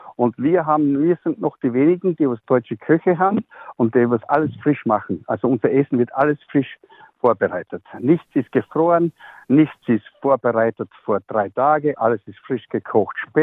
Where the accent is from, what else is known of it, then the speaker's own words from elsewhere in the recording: Austria; now in Sydney, Australia; Ich bin ein stolzer Österreicher.